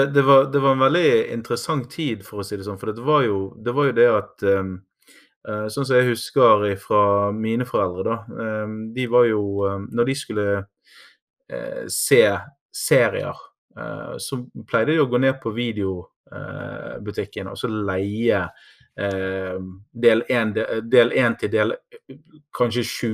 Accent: Bergen, Vestland, Norway; der som vi vokste opp da i Olsvik, borutslaget som jeg var tilknyttet til

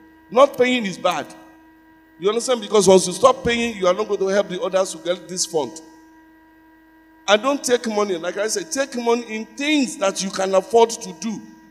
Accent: Shomolu, Lagos, Nigeria; I was born in Shomolu, educated in Shomolu, lived all my life in Shomolu. You understand? I grew up in the market, Alade market, because my mother was a Yaoloja.

